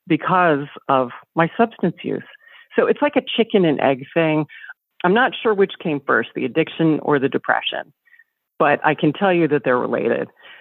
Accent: the South, United States; I grew up in the South where, oh, you simply didn't discuss these things.

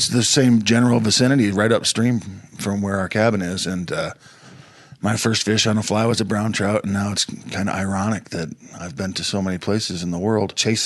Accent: Wisconsin, United States; also born or lived in Toledo, Ohio / Pennsylvania; I was born in Ohio, in Toledo, Ohio, and I lived there till I was 7 or 8 years old, then moved to Pennsylvania for a year, and then Wisconsin.

